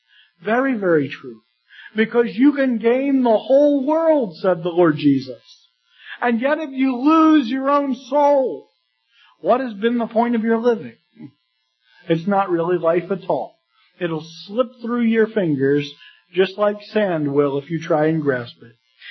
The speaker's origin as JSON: {"language": "English", "region": "Pennsylvania", "country": "United States", "said": "I know if you went to my home state of Pennsylvania and stopped people on the street, they would give you a variety of answers."}